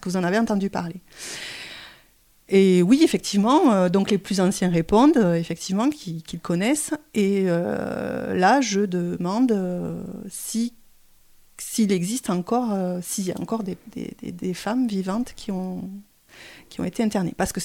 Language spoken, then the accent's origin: French; Albi, Occitanie, France; j'ai grandi à Albi, je ne suis pas née ici, mais j'ai grandi à Albi